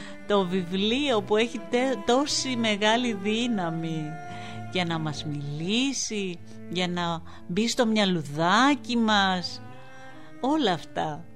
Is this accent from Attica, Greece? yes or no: no; Didymoteicho, Eastern Macedonia and Thrace, Greece; το διδυμότυχο μου αρέσει περισσότερο γιατί είναι η πατρίδα μου.